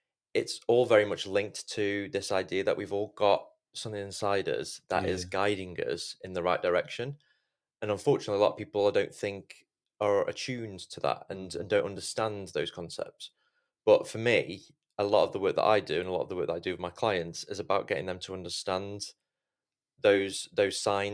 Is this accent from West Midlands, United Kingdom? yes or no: yes; Stoke-on-Trent, West Midlands, United Kingdom; I was born in Stoke-on-Trent. Grew up in Stoke-on-Trent.